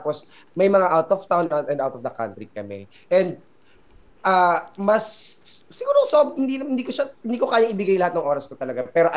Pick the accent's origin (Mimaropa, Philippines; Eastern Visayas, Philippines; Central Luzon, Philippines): Central Luzon, Philippines; Tapos nagpatayo ng bahay para kanila mama, papa, dito sa probinsya namin, sa Zambales.